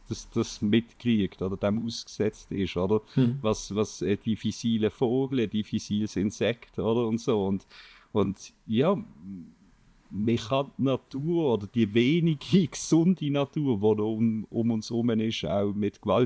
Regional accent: Basel, Basel-Stadt, Switzerland; als Basler

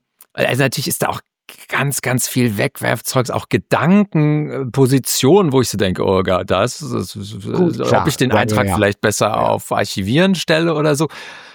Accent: Dinslaken, North Rhine-Westphalia, Germany; von Bochum nach Dienstlaken, wo ich aufgewachsen bin

